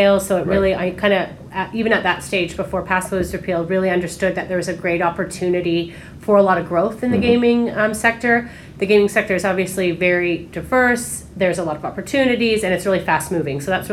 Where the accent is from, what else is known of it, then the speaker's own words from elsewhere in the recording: Canada; moved away as an adult; now in London, United Kingdom; So I'm Canadian. I live in London now. I moved over to London when I joined Kambi